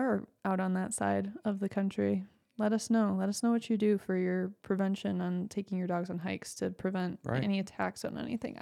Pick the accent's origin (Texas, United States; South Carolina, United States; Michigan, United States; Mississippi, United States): Michigan, United States; Because we're from Michigan, so we don't really have any.